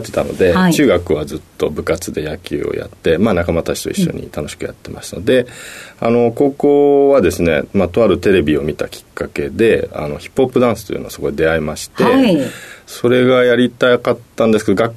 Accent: Tokyo, Japan; 東京都です。

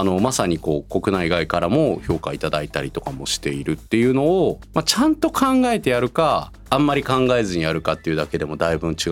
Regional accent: Nara, Japan; moved away as an adult; also born or lived in Osaka / United States; now in Shintomi, Japan; もともと大阪生まれ奈良育ちで、その後大学からアメリカに行って、アメリカ のシリコンバレーで働いていました。

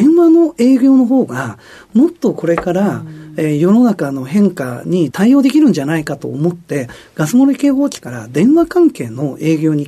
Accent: Nagoya, Aichi, Japan; also born or lived in Kitakyushu; 小学校に入る前にですね、はい、父の転勤で、はい、それで名古屋の方に移りまして、ですから小学校からは、まあ、具体的に言うと春日井市というところですが、はい、そこで、生活しておりました。

